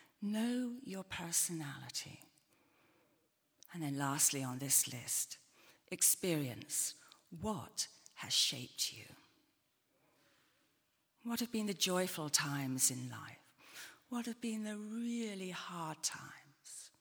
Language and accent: English; United Kingdom; Or because we're British, what are you quite good at?